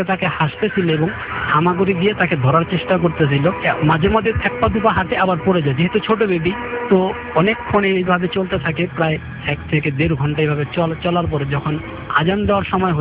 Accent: Dhaka, Dhaka Division, Bangladesh; আমি পুরান ঢাকা থেকে এসেছি, পোস্তগোল এলাকা থেকে।

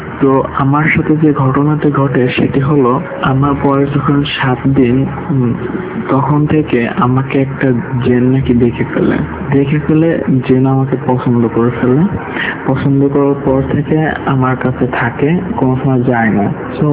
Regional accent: Faridpur, Dhaka Division, Bangladesh; born there; আমার জন্ম হয় ফরিদপুরের কোন এক গ্রামে, আমার নানু বাড়িতে।

